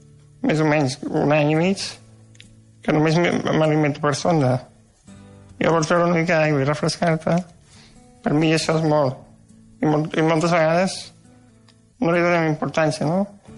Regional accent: Sabadell, Catalonia, Spain; vaig néixer el 1945, soc de Sabadell

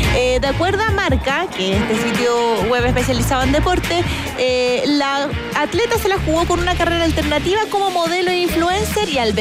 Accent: La Serena, Coquimbo, Chile; Soy de La Serena, mira, Copiapó, y nos escuchan aquí.

